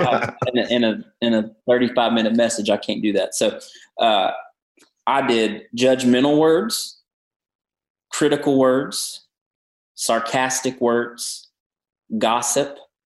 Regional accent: the South, United States; accent: Southern; I grew up in the South. You can hear it in my accent. You can hear it the way I talk. I'm a Southern boy.

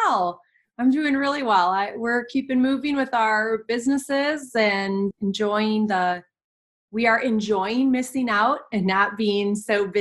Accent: Kenosha, Wisconsin, United States; I'm from Wisconsin, by the way, Kenosha, Wisconsin. It's directly between Milwaukee and Chicago.

